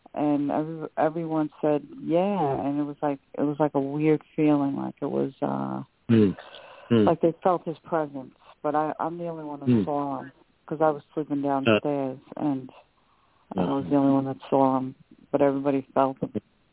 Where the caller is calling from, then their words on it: New York, United States; I'm calling from New York.